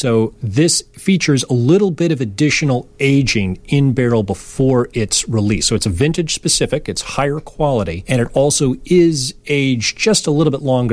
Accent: Chicago, Illinois, United States; I'm a Chicagoan

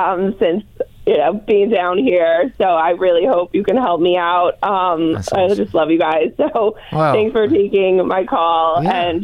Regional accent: New Jersey, United States; So, I'm from New Jersey.

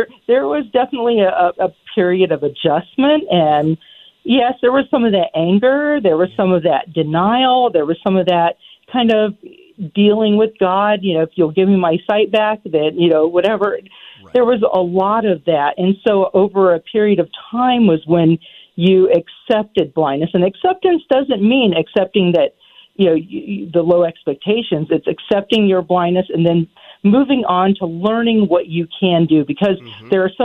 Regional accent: Florida, United States; I grew up in Florida

